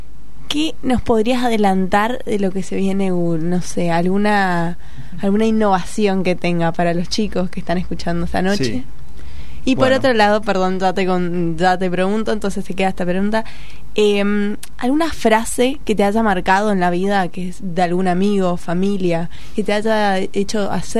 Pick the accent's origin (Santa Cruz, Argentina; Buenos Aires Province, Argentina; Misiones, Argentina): Misiones, Argentina; soy de Misiones también.